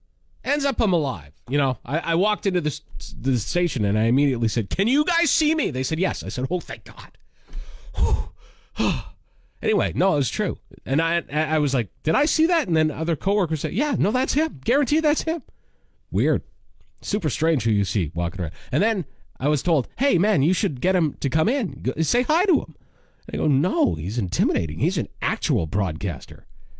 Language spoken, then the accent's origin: English; Saskatchewan, Canada; I know a lot of people in Humboldt, because it's close to my hometown